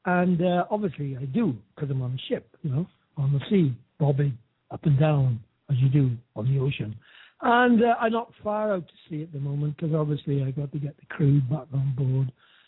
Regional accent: Wales, United Kingdom; She's got a Celtic connection, which is great because we're Welsh

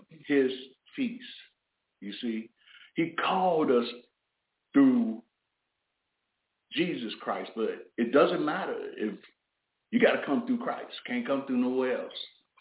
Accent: Chicago, Illinois, United States; especially growing up in Chicago.

